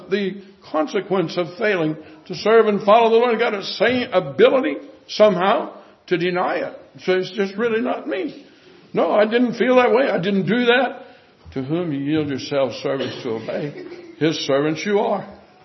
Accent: United States; I'm an American and freeborn, and it means a lot to me.

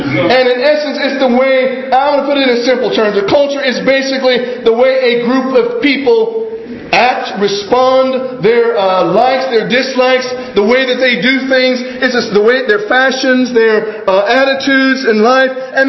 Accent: United States; And when I go to foreign countries, I'm an American.

